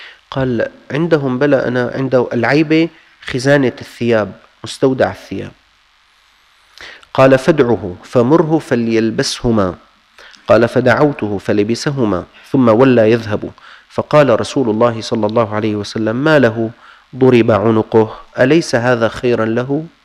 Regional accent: Syria; كان الموظفون عندنا في الشام

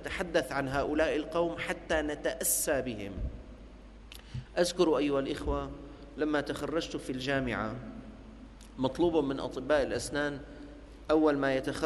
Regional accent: Syria; أنا ابن الشام لا أعرف بيت سوا، عمري 18 أو 19 أو 22 سنة كنت

